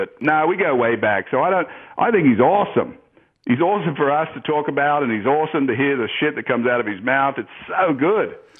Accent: Australia; I grew up in Australia, in the country. We didn't have a lot of TV, so everyone listened to the radio and talked shit.

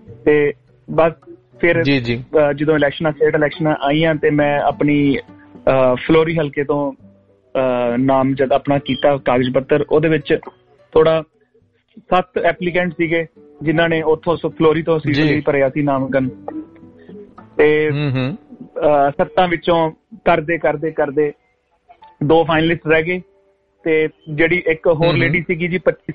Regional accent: Beas, Punjab, India; moved away as an adult; now in Australia; ਮੈਂ ਜੀ ਪੰਜਾਬ ਚੋਂ ਰਹੀਆ ਅੰਮ੍ਰਿਤਸਰ ਡਿਸਟ੍ਰਿਕਟ ਵਿੱਚ ਬਿਆਸ ਦੇ ਨਾਲ ਰਹੀਆ ਮੈਂ ਉੱਥੋਂ ਦਾ ਜੰਮਪਲ ਹਾਂ ਤੇ 2008 ਵਿੱਚ ਆਸਟ੍ਰੇਲੀਆ ਆਇਆ ਸੀ

